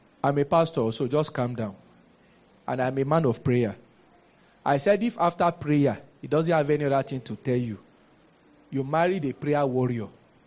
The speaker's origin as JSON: {"language": "English", "town": "Mushin", "region": "Lagos", "country": "Nigeria", "tie": "born or raised there", "said": "I will tell you that I grew up in Mushin."}